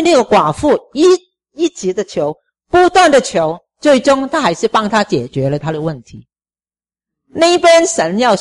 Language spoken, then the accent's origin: Chinese; China